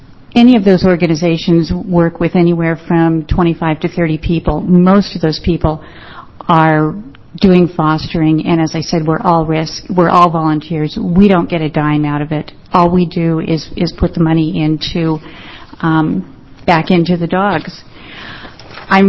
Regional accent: Oregon, United States; I am from Yamhill County, and I am very nervous.

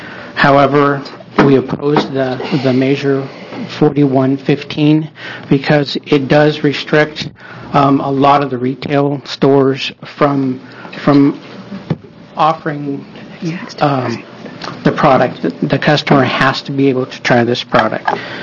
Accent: Medford, United States; I'm from Medford

